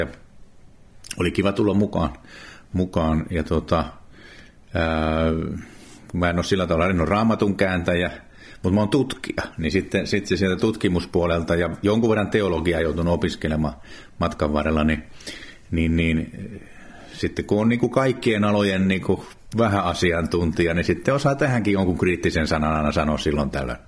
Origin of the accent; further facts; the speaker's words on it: Vantaa, Uusimaa, Finland; mä olen siis vantaalainen, paljasjalkainen vantaalainen, tai oikeastaan Helsingin maalaiskunnasta Korsosta lähtöisin.